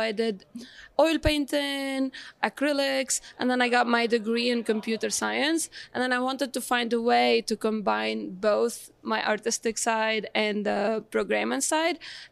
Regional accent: Tunisia; So yeah, I'm from Tunisia. Tunisia is a very small country

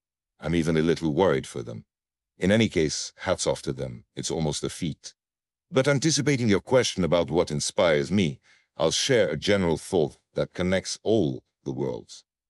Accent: Moscow, Russia; My hometown and most beloved city of Moscow, which is where I've lived my entire life, deserves special mention.

